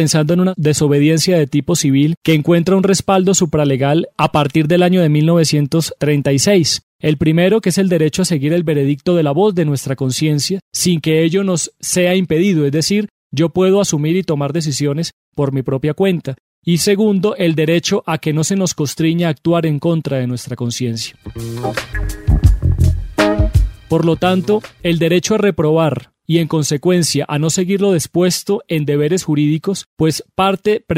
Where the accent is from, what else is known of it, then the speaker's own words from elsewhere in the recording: Colombia; nosotros como colombianos debemos asumir